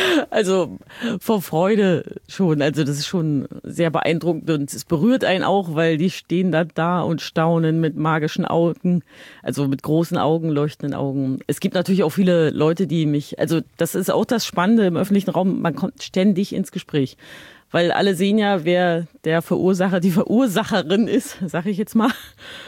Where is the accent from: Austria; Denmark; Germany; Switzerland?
Germany; East Germany; ich bin in der DDR geboren und aufgewachsen und habe ja so ein ganzes politisches System oder das ganze Gesellschaftssystem zusammenbrechen sehen.